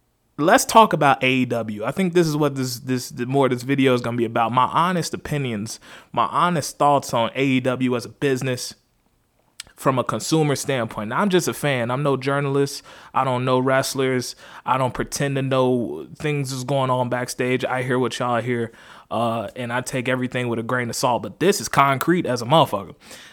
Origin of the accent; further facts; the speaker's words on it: Chicago, Illinois, United States; and I'm from Chicago.